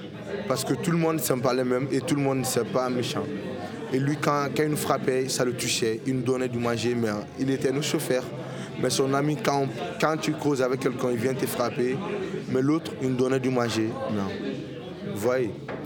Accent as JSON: {"language": "French", "region": "Kankan Region", "country": "Guinea", "tie": "born or raised there", "said": "Je viens de l'Afrique de l'Ouest, la Guinée-Conakry. Moi, j'étais chez moi en Guinée-Conakry. J'étais dans une région qu'on appelle Cancan. Je vivais là-bas."}